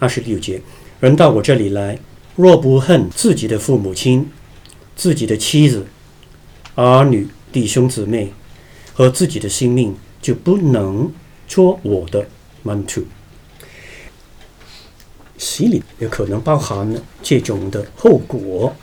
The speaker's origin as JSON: {"language": "Chinese", "country": "China", "said": "这个是另外一个我们中国人的"}